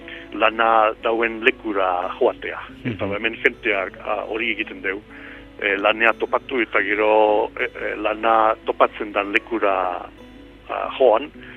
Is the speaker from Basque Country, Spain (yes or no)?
yes; Bilbao, Basque Country, Spain; first language Basque; gurasoak ez dira Bilbokoak, Bizkaiko herri txikitatik etorrita Bilbora. Eta ni Bilbon jaio nintzen, baina euskeraz egiten genduan etzean, eta nik gazteleraz enaben ikesi igual zazpi edo zortzi urte eduki arte.